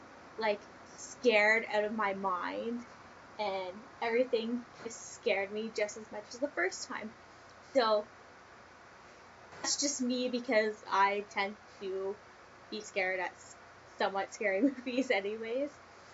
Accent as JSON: {"language": "English", "town": "Port Hope", "region": "Ontario", "country": "Canada", "tie": "born or raised there", "said": "who actually won tickets to a private screening in my hometown of Port Hope."}